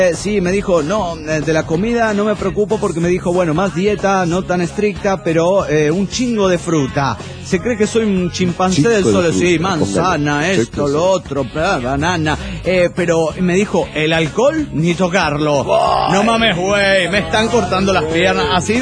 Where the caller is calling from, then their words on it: Toluca, State of Mexico, Mexico; de Toluca, México.